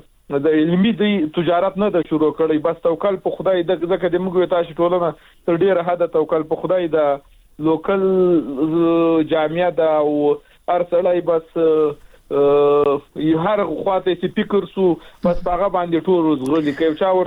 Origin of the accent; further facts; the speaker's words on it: Logar, Afghanistan; موږ د لوګر ولایت د یو داسې ولسوالۍ یو چې هغلته موږ خلک ټول په مهاجرت کې ژوند تېر کړی،